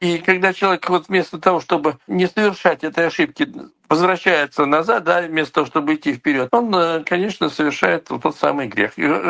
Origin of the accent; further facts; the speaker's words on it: Kazakhstan; Я знаю сам из Казахстана, поэтому знаю такие случаи